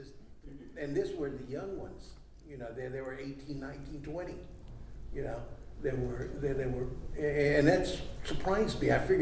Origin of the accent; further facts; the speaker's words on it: Texas, United States; because I'm originally from Texas